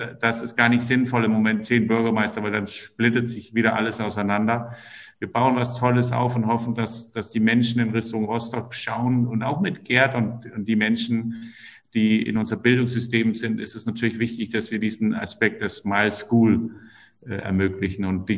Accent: Denmark; ich bin Däne

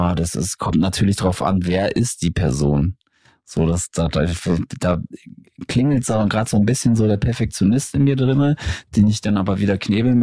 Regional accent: West Germany, Germany; now in Berlin, Germany; Ich bin ja zugezogener Friedrichshainer. Ich komme ja eigentlich aus dem Westen, bin aber dann im Osten gezogen, weil ich es entspannter fand.

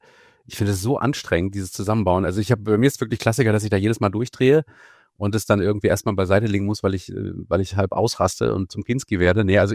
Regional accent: Freiburg, Baden-Württemberg, Germany; Ich bin zu Hause in meiner Heimatstadt Freiburg, aber halt jetzt hier in einem Hotelzimmer

